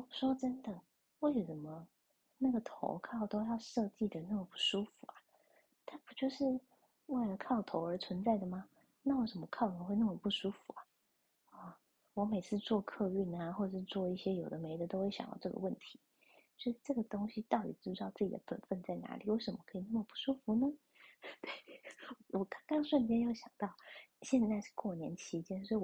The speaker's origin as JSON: {"language": "Chinese", "region": "Kaohsiung", "country": "Taiwan", "tie": "born or raised there", "said": "我觉得虽然那个我们高雄老家是高雄人"}